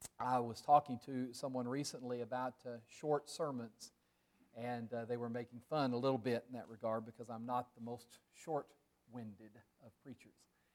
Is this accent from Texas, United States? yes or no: yes; Texas, United States; I don't have any cowboy hats or any of the other stereotypical things about Texas. But I was raised in West Texas.